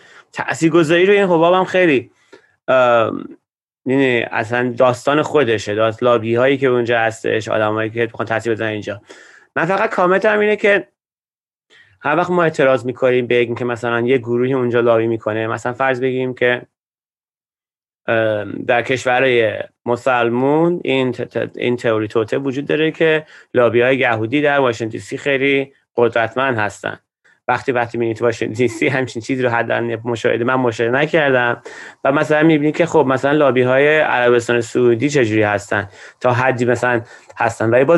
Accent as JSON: {"language": "Persian", "country": "Iran", "moved": "yes", "lives_now": "Washington, United States", "said": "من وقتی که من روز اول که از ایران اومدم اینجا"}